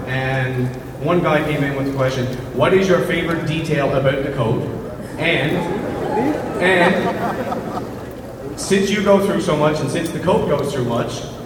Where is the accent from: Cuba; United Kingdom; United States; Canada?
Canada; As a Canadian